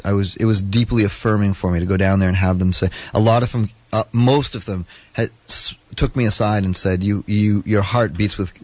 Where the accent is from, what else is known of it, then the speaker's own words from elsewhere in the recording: Trinidad & Tobago; now in Toronto, Canada; I'm from Trinidad and I'm a jazz musician. I went to school in New York and I live in Toronto now.